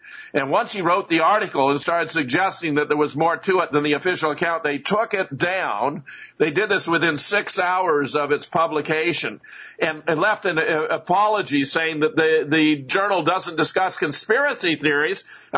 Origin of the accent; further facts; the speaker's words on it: Pasadena, California, United States; so I was born in Pasadena, California. I grew up in Pasadena, South Pasadena